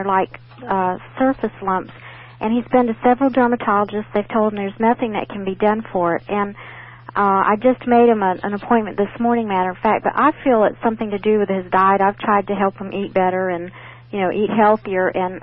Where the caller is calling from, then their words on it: Plant City, Florida, United States; Yes, sir. I'm calling from Plant City.